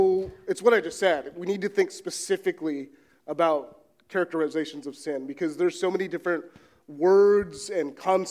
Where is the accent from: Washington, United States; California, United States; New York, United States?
California, United States; San Francisco; We're both from San Francisco, and we have 4 little ones.